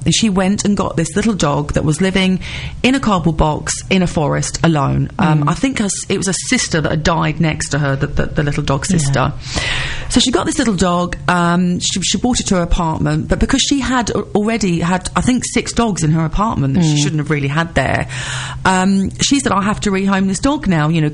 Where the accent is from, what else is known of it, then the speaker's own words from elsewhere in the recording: London, United Kingdom; But I'm from East London, so apparently East London sound Australian